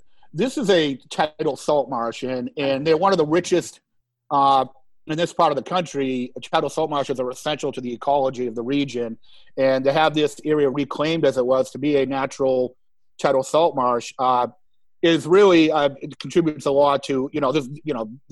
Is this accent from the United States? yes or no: yes; Adams Shore, Massachusetts, United States; I grew up in Adams Shore. I grew up right across from Broad Meadows.